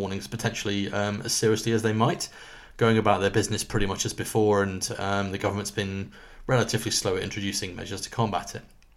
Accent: Oxford, South East England, United Kingdom; This one's from my hometown of Oxford.

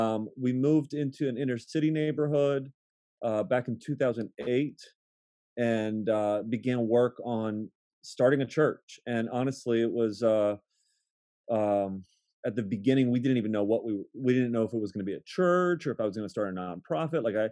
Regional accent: Akron, Ohio, United States; moved away as an adult; now in Baltimore, United States; I am born and raised in Akron, Ohio, which is the same city that LeBron James came out of.

